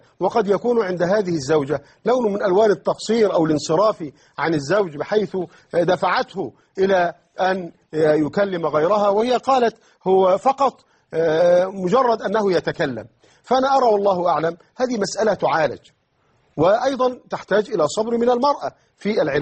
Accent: Egypt; عندنا في مصر الآن

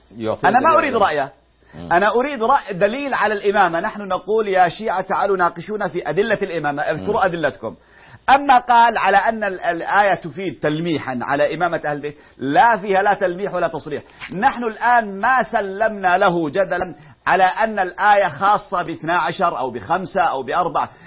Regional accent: Yemen; عندنا في اليمن

